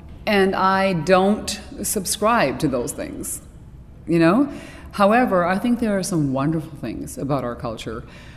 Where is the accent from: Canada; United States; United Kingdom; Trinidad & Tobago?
Canada; Winnipeg, Manitoba; I was just in Winnipeg, my hometown, and there's a festival there